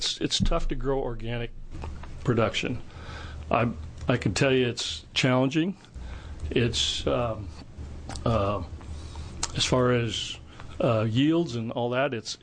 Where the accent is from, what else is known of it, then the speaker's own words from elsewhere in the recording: Klamath Falls, Oregon, United States; I'm a grower from Klamath Falls, Oregon, third-generation potato farmer from Klamath Falls, Oregon.